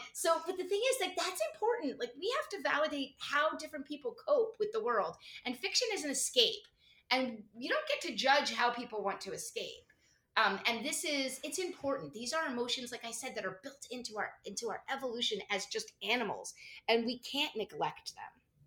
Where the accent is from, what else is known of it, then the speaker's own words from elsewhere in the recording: New Jersey, United States; I grew up in New Jersey, so of course it was a local mall.